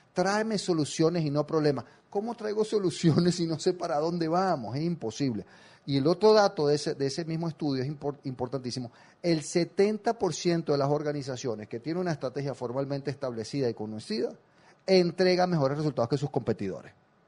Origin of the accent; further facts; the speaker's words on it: Venezuela; Yo que soy de Venezuela, ahí sí lo vivimos fuertemente